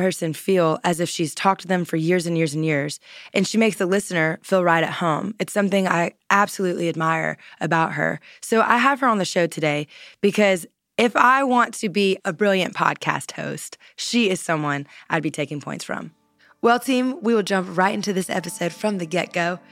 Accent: Louisiana, United States; I'm from Louisiana, Southern girl at heart.

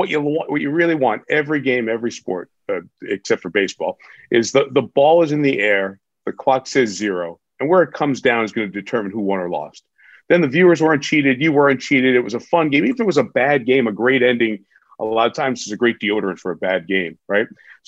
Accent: Whitestone, New York, United States; I grew up in Whitestone. I grew up, Whitestone. You know, 5-6 minutes from Shea and when it was Shea

